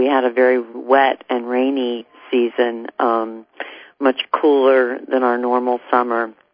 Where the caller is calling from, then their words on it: Harrisburg, Pennsylvania, United States; I'm calling from Pennsylvania.